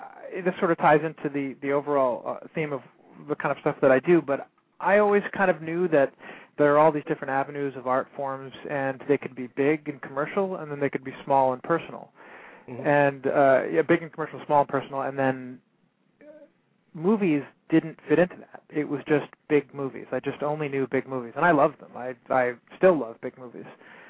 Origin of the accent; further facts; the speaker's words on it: Greenville, Delaware, United States; I grew up in Greenville, Delaware, which is about as boring as it sounds.